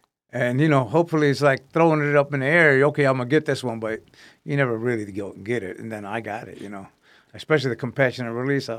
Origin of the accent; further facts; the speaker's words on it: Michigan, United States; also born or lived in New York; me being from Michigan, all right, and I was born in New York, so I'm part of New York car, Michigan car, Muslim car